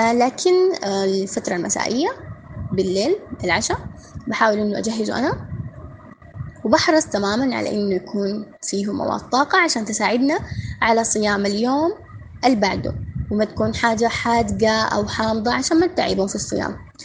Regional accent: Omdurman, Khartoum, Sudan; من أم درمان الخرطوم السودان.

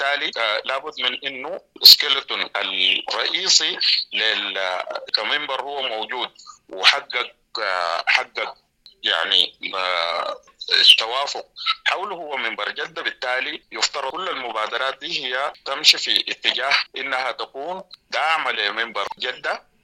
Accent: Sudan; نحن سودانيين

